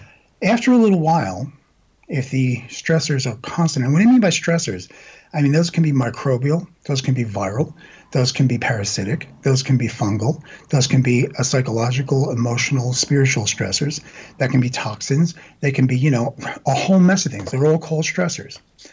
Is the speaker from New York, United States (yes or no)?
yes; Brooklyn, New York, United States; accent: Brooklyn; So, yes, I'm from Brooklyn, okay? And I know you guys love the Brooklyn accent. And I'm like, I spent 30 years getting rid of it.